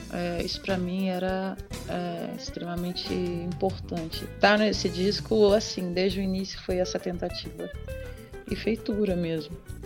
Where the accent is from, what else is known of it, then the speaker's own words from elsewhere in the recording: Mato Grosso, Brazil; porque eu sou mato-grossense, eu cresci naquela época ouvindo ritmos diferentes